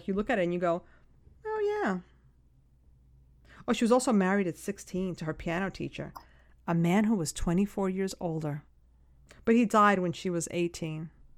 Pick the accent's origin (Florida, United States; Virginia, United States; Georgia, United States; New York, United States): New York, United States; Manhattan; I mean, I grew up in Manhattan, yeah.